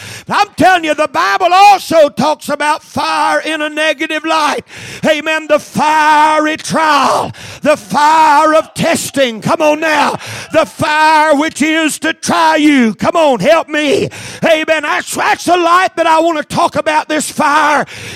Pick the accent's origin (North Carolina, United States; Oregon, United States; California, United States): North Carolina, United States; and he's from West Virginia, I'm from North Carolina.